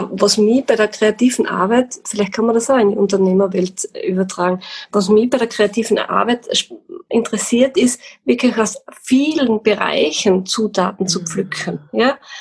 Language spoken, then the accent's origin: German; Carinthia, Austria; moved away; Also ich bin in der Steiermark. Ursprünglich komme ich aus Kärnten, das kennt man. Und jetzt bin ich aber schon seit 30 Jahren in der Steiermark. Und dort ist auch mein Hof in der Südoststeiermark. Das ist eine recht schöne Gegend.